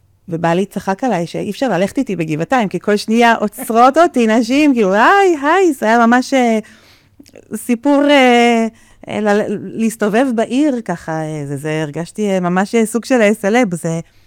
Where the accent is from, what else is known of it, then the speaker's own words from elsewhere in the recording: South Africa; now in Givatayim, Israel; תמיד הייתי ספורטאית, הייתי שחיינית מגיל מאוד צעיר, תמיד גדלתי בדרום אפריקה ושם עשיתי המון ספורט